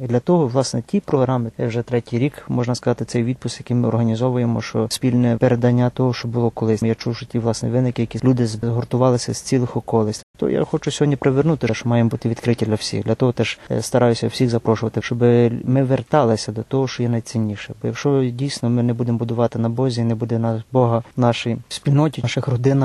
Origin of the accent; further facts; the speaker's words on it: Horodok, Khmelnytskyi Oblast, Ukraine; Сам я походжу з Поділля, з Городка Хмельницької області. Фактично виріс я при церкві римокатолицькій, з самого дитинства ходив туди